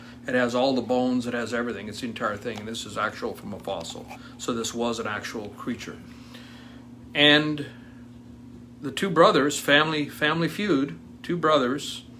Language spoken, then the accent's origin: English; South Dakota, United States; I'm from South Dakota